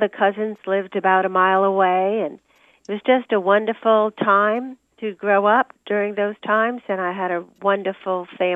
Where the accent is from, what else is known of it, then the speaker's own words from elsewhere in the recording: Rhode Island, United States; I grew up in Rhode Island, not too far from Boston, about an hour away. I grew up in a wonderful home.